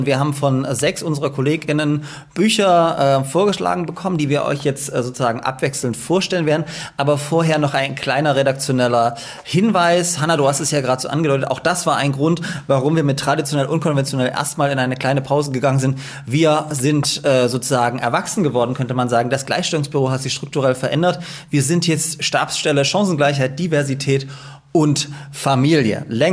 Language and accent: German; Dresden, Saxony, Germany; born there; now in Leipzig, Germany; Ich bin ja auch in Dresden geboren. Aber als zugezogene LeipzigerInnen